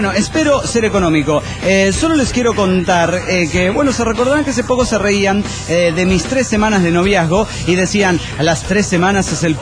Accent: Barranqueras, Chaco, Argentina; El nombre de mi provincia, Chaco.

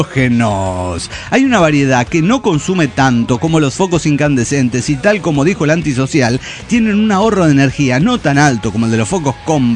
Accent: Cochabamba, Bolivia; de Cochabamba, Bolivia.

